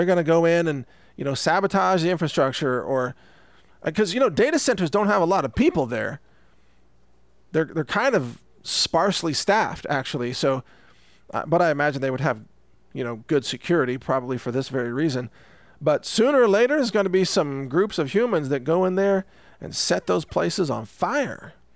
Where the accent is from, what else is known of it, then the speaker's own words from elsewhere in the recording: Texas, United States; And, you know, being a Texan myself, I know that other Texans they're pretty capable.